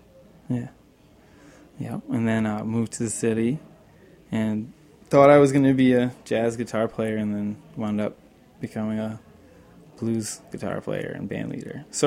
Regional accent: West Hartford, Connecticut, United States; I grew up in Hartford, Connecticut, West Hartford, Connecticut, and started playing music. Well, I started singing in church.

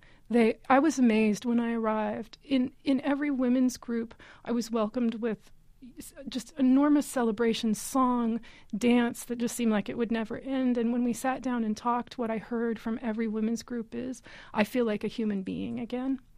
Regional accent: United States; However, I think it would be really dangerous to assume somehow because I'm American that I'm immune.

